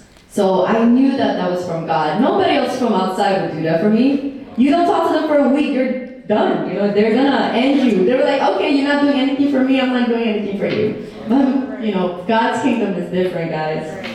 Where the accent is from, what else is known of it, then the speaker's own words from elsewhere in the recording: Philippines; now in United States; I grew up in the Philippines. I'm the youngest of three kids